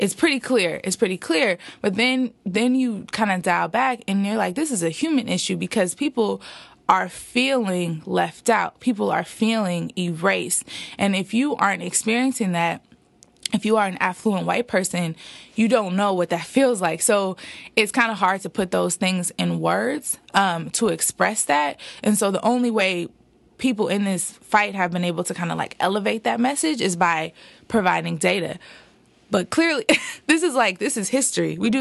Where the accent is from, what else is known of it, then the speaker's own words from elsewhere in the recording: Oakland, California, United States; I mean, I'm from Oakland, fourth generation. My mom's here. Oh. Fourth generation Oakland. Family came here from Texas. So I love my city.